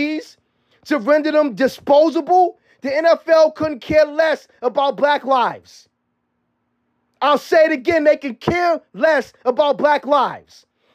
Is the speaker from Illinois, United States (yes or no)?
no; Bronx, New York, United States; And me, being from the same boat growing up in the Mean Project in the South Bronx, all right?